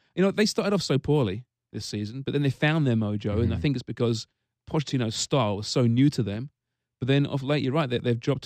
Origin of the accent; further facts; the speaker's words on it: England, United Kingdom; But you know, growing up in England.